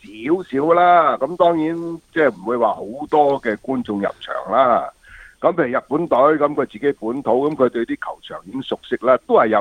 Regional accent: China; 我哋中国人以前话友谊第一

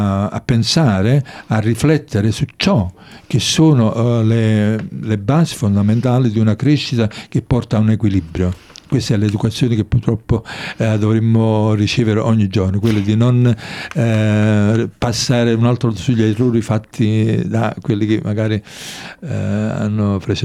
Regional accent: Naples, Campania, Italy; now in Australia; Napoli mi ha insegnato questo, che noi siamo dei cittadini del mondo, che veniamo da Napoli o veniamo dal Venezuela o dall'Africa

